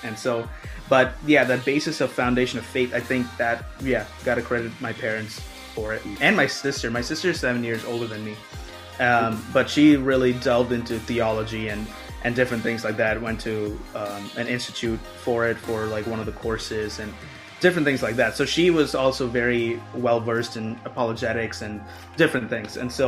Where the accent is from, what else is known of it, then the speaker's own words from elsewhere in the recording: Kerala, India; also born or lived in Middle East; I'm not Middle Eastern. I was just born in the Middle East. I am Indian. I'm South Indian. I'm called Malayali. Like, that's what they call us.